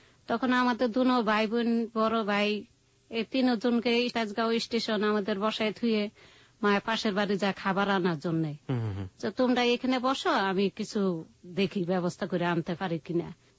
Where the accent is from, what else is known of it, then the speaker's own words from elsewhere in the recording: Jamalpur, Mymensingh Division, Bangladesh; বাড়ি ছিল জামালপুর।